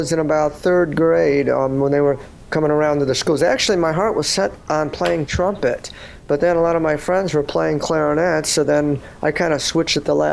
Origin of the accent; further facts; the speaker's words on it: Chicago, Illinois, United States; I grew up in Chicago, actually.